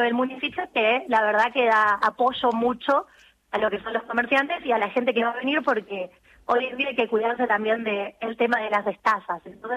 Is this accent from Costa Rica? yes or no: no; Mar del Plata, Buenos Aires Province, Argentina; born there; Y yo nací en Mar del Plata, por ejemplo, así que sería uno de esos casos.